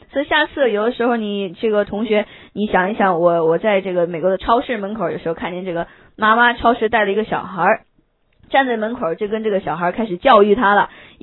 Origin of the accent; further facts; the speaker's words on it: China; now in United States; 我从小就是到了，我从小在中国的时候学的数学，我都学的一塌糊涂，非常之差